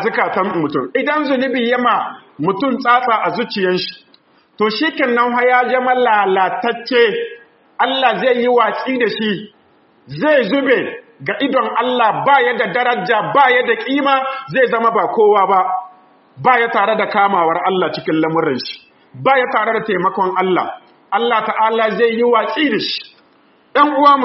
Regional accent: Niger; اللهم حفظ بلادنا النيجر واجعله آمنا مطمئنا

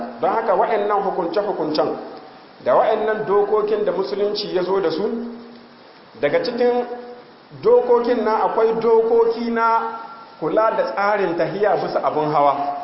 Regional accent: Niger; اللهم احفظ بلادنا النيجر واجعله آمنا مطمئنا

